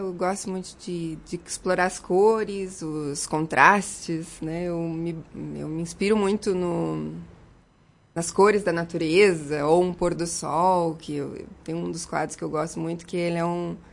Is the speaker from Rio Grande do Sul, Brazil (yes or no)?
yes; Vacaria, Rio Grande do Sul, Brazil; moved away; Mas eu ainda sou cria da Vacaria, então sempre que eu posso eu volto, e, né, porque aqui que são as minhas origens.